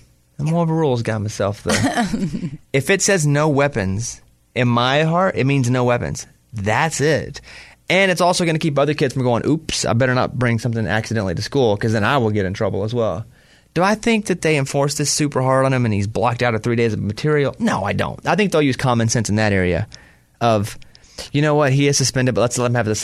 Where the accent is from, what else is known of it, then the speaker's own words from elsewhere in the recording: the South, United States; Listen, I grew up in the South. We went to school with pocket knives.